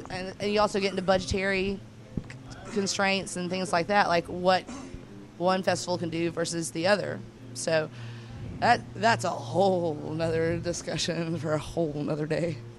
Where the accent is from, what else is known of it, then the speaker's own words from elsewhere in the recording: Birmingham, Alabama, United States; I grew up in Birmingham.